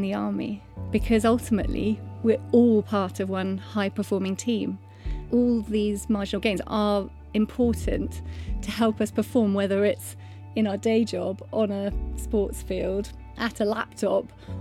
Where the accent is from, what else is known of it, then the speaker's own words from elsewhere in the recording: South West England, United Kingdom; I grew up on Dartmoor and just lived as much of my life outside as possible. We were in the middle of nowhere.